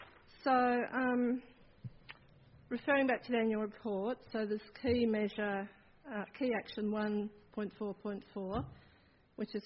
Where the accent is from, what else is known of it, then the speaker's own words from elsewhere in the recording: Blackmans Bay, Tasmania, Australia; I'm from Blackmans Bay.